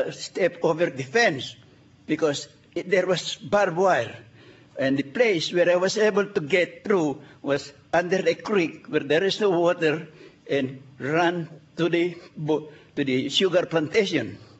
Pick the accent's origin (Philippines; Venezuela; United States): Philippines; Nueva Ecija; that place there is where I was born. I was from Nueva Ecija.